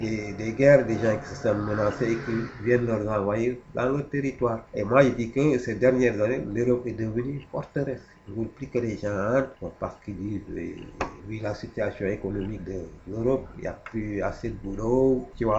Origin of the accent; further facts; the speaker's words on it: Senegal; moi chez moi au Sénégal, il n'y a pas un problème de.